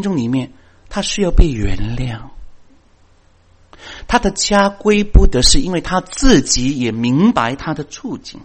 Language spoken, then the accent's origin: Chinese; China; 我们中国人还是很实际的嘛